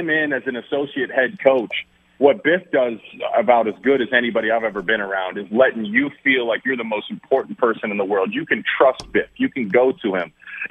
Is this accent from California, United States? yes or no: no; Columbus, Ohio, United States; I grew up in Columbus, Ohio. I grew up 15 minutes from campus, so I got a good story for you.